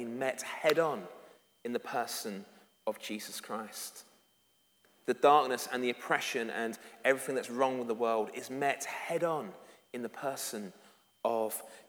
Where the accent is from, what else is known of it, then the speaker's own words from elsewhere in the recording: England, United Kingdom; Just to use a very English phrase, I am English after all